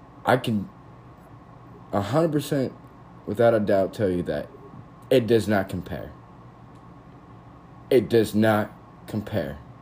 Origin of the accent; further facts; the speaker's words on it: United States; This is just me having thoughts and speaking them out. That's it. As an American.